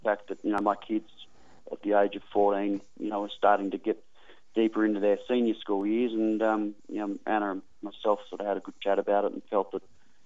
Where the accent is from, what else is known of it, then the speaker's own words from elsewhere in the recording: Sydney, New South Wales, Australia; born there; I was born in Sydney and was sort of really keen on the idea of coming back to Sydney